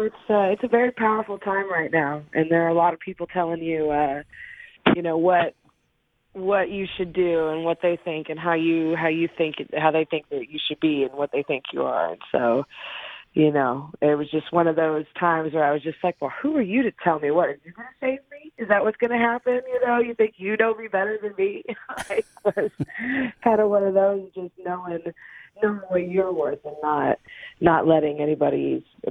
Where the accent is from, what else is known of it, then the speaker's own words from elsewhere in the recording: Kansas City, Missouri, United States; I'm from Kansas City, Missouri.